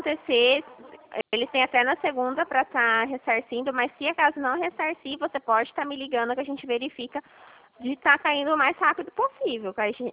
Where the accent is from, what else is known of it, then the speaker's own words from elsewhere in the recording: Dracena, São Paulo, Brazil; eu sou de Dracena.